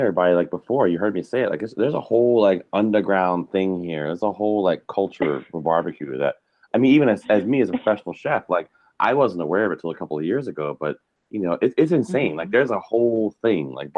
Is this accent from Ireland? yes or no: no; Virginia, United States; And listen, I grew up in Virginia, and barbecue was a thing.